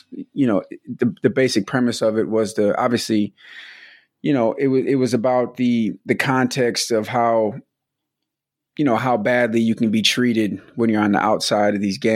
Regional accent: Milwaukee, Wisconsin, United States; I came from Milwaukee

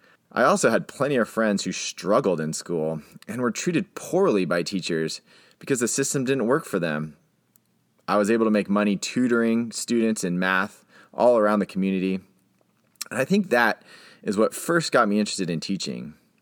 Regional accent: California, United States; I grew up in Southern California, a product of a small beach suburban community, 90s punk rock and video games.

